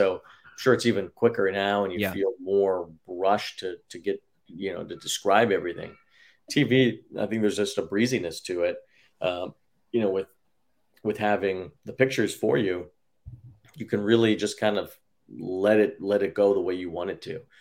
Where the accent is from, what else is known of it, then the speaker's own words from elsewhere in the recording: Chicago, Illinois, United States; it would have been a lot more intimidating for me to sit next to Pat Hughes growing up in Chicago